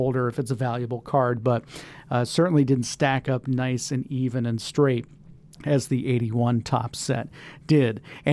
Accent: Tampa, Florida, United States; I was a big Blue Jays fan growing up, which doesn't make much sense because I grew up here in Tampa, Florida, but I loved the Blue Jays

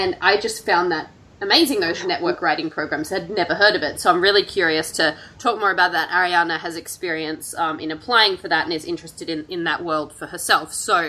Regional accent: Australia; Like, I'm Australian, yeah, as well

